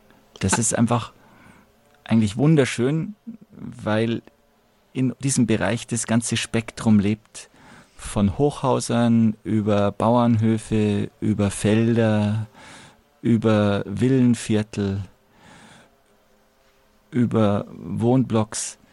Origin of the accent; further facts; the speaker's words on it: Munich, Bavaria, Germany; Also wir Oberföhringer fühlen uns auch nicht so als Münchner, das muss man schon einmal sagen. Wir fühlen uns als Oberföhringer.